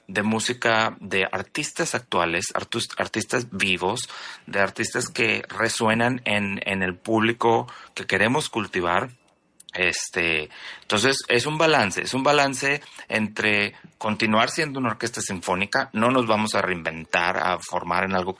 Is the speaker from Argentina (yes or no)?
no; Mexico; also born or lived in Monterrey / Houston; now in New York, United States; tengo ya casi 15 años de radicar en la ciudad de Nueva York. Me salí de México, ahora sí que relativamente joven, para estudiar, para continuar mis estudios musicales. Estuve en Monterrey, en el conservatorio, en la Escuela Superior de Música y Danza, y de ahí me fui para Houston a hacer estudios de posgrado